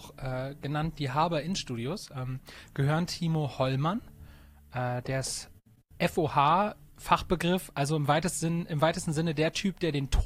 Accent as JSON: {"language": "German", "region": "Bremen", "country": "Germany", "said": "Wir kommen aus Bremen, sind sesshaft in Bremen hier."}